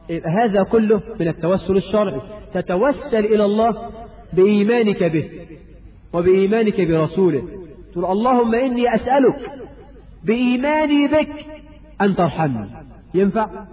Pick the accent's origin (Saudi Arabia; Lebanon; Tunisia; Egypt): Egypt